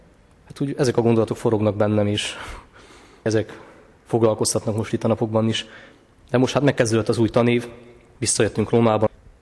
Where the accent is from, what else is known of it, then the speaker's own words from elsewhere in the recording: Csíkszentgyörgy, Harghita, Romania; Éppen ezért volt élmény, tehát otthon Csíkszentgyörgyön.